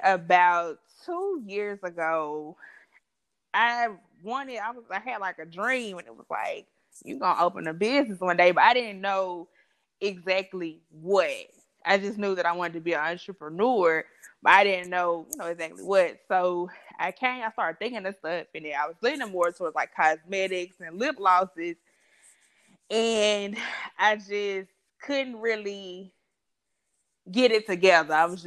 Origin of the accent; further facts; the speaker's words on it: Nashville, Tennessee, United States; I am 25 years old, and I'm from Nashville, Tennessee, and I'm glad to be here.